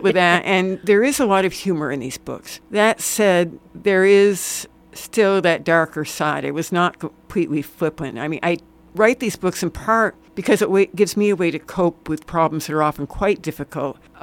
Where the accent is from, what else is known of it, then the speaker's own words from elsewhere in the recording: New England, United States; now in Minnesota, United States; because I'm from New England, and I knew that work quite well.